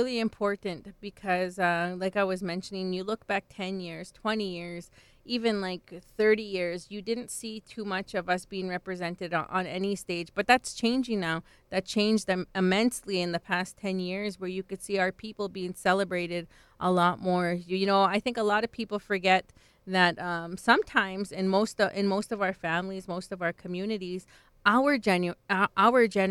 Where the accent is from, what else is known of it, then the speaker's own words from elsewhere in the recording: Saddle Lake, Alberta, Canada; I know that when I was growing up, I grew up in Saddle Lake.